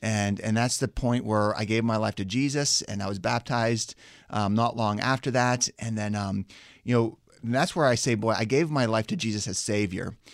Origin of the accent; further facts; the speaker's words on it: Pittsburgh, Pennsylvania, United States; And I remember when I was 9 years old, I grew up in Pittsburgh, and I was at a local fast food place on McKnight Road.